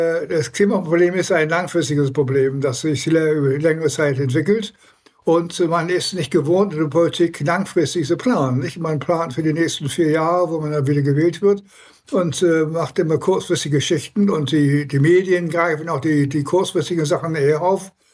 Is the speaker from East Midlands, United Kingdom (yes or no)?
no; Welwyn Garden City, East of England, United Kingdom; Und ich bin ja in England aufgewachsen und insofern bin ich gewohnt, so ein bisschen zu wechseln.